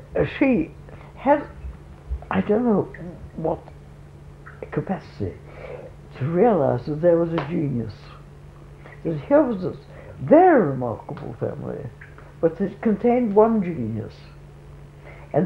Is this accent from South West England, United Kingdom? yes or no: no; Brixton, London, United Kingdom; born there; In 1884, they lived in Brixton. I was born in Brixton in 1887.